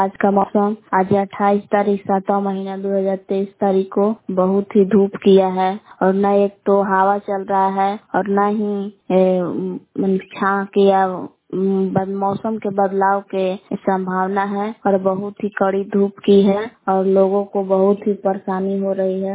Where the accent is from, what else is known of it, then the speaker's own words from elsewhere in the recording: Bilaw, Bihar, India; ग्राम बिलाव जिला कैमूर भरमौर के निवासी हूँ।